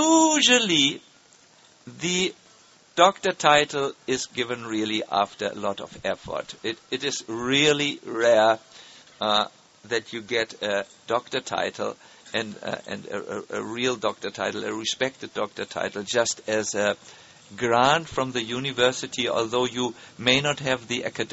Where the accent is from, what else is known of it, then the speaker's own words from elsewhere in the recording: Germany; As, you know, we are from Germany.